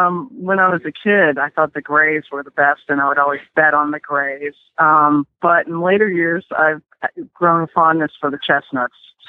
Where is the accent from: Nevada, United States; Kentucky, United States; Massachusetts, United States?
Kentucky, United States; Lexington; Well, I am from Lexington, Kentucky, and I grew up in the horse business.